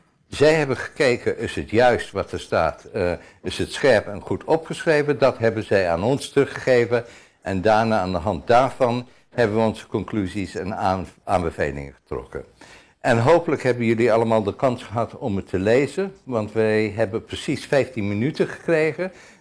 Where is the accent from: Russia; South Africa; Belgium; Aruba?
South Africa; now in Netherlands; ik ben Zuid-Afrikaan. Beerte komt uit Duitsland. We wonen allebei hier heel lang en kennen het land heel goed.